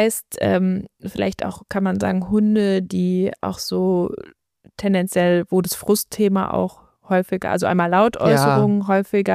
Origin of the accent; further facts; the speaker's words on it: Frankfurt, Hesse, Germany; ich bin in Frankfurt-Mitte aufgewachsen.